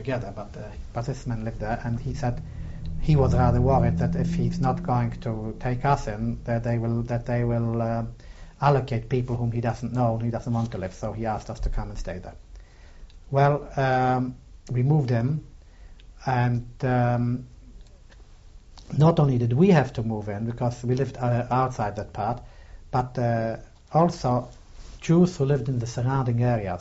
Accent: Piotrków Trybunalski, Łódź Voivodeship, Poland; It so happens that my hometown, that is Piotrków Trybunalski, was the first ghetto in Poland.

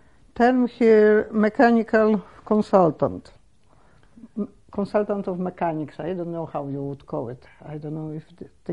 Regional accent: Sarny, Poland; born there; English is a second language; I was born in Sarny.

